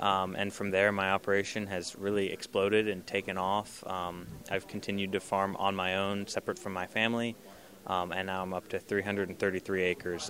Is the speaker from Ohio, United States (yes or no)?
yes; Ohio, United States; I'm from South Central Ohio, and Northwest Ohio is specifically where the worst flooding was.